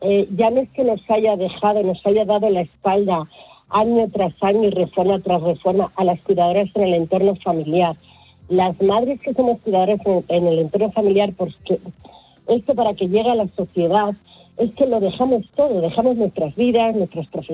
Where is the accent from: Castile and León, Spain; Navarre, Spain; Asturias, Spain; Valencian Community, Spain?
Castile and León, Spain; Valladolid; yo soy de Valladolid, a mí me ha tocado estar en Barcelona, me ha tocado estar en Madrid, me ha tocado estar en Navarra